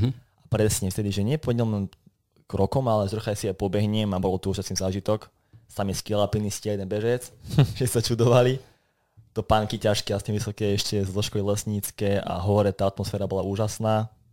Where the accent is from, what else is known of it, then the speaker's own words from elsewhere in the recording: Zvolen, Banská Bystrica Region, Slovakia; Áno, som Zvolenčan, vlastne bývam v meste.